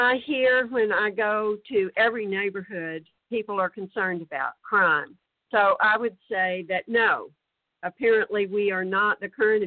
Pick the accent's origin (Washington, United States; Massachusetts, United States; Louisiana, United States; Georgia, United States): Louisiana, United States; Shreveport; I am a Shreveport native. It's my hometown. My family goes back. I'm the fourth generation to call Shreveport home in my family. I went to elementary school and graduated from high school here.